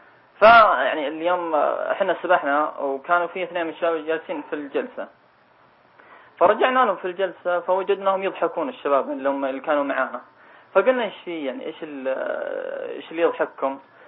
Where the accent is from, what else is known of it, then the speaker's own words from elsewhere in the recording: Riyadh, Riyadh Province, Saudi Arabia; عندنا في الرياض ما في شيعة.